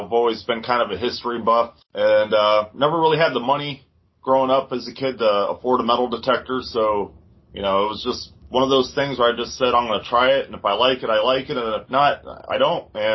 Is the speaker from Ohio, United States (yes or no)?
yes; Cuyahoga Falls, Ohio, United States; I was born and raised in Cuyahoga Falls. So, you know, I've lived in the falls my entire life.